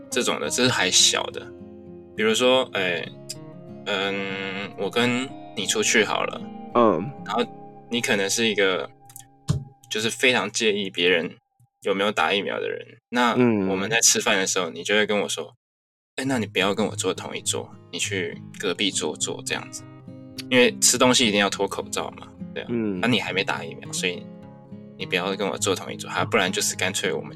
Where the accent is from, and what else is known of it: Taiwan